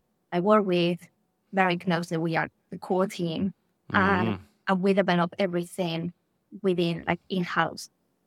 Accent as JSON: {"language": "English", "country": "Spain", "tie": "born or raised there", "said": "As probably my accent gives away, I grew up in Spain and I studied there."}